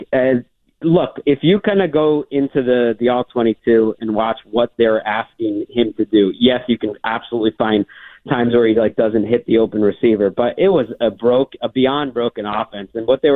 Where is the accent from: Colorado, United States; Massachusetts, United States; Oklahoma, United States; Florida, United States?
Massachusetts, United States; And I grew up in Western Massachusetts.